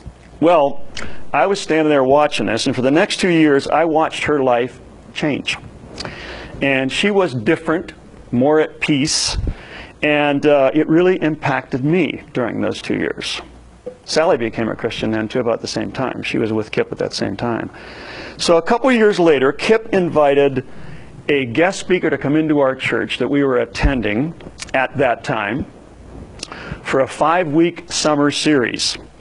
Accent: Youngstown, Ohio, United States; I grew up in Youngstown, Ohio, and I was the youngest of three kids.

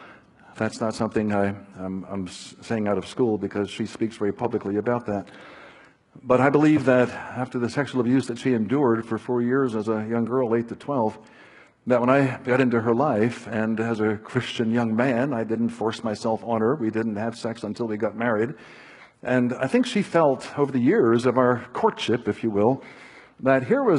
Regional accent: Plymouth Meeting, Pennsylvania, United States; I was raised in Plymouth Meeting, Pennsylvania. Raised among the Plymouth Brethren.

